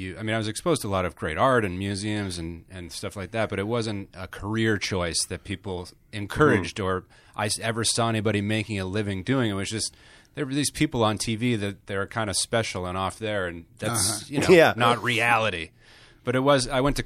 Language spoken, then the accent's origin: English; Boston, Massachusetts, United States; outside of Boston, yeah. My mother's an environmental activist. My dad's a stockbroker. And in Massachusetts, you kind of grow up